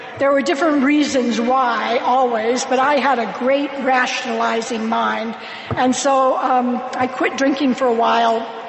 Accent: Oakland, California, United States; So I grew up in, I was born in Oakland, California.

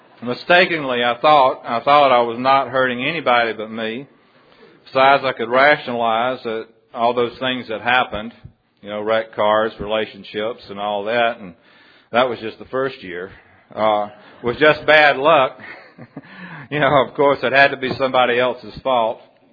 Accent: Abbeville, Georgia, United States; I'm from Georgia, Area 16. My home group's Abbeville Recovery Group, a little bitty town right in the middle of Georgia, about halfway between Columbus and Savannah on U.S. 280

